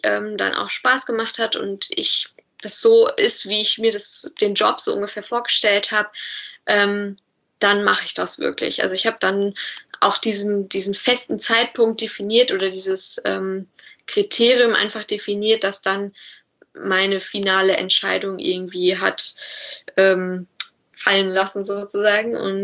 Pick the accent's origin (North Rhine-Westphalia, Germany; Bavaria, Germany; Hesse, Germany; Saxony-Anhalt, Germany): North Rhine-Westphalia, Germany; Bielefeld; ich komme aus Bielefeld, also meine Heimat ist Bielefeld